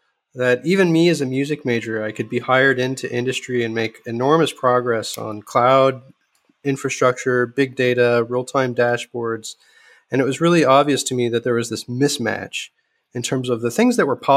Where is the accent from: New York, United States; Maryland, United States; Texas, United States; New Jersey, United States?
New Jersey, United States; I grew up in New Jersey. My father worked at Bell Labs